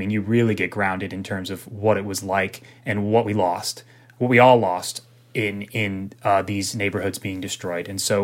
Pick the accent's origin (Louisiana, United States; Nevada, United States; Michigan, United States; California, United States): Louisiana, United States; New Orleans; I said I grew up in New Orleans, and it's very much a part of me.